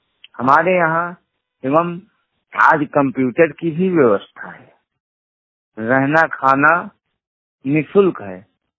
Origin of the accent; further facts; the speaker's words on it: Fatehpur, Uttar Pradesh, India; मैं फतेहपुर का निवासी हूं।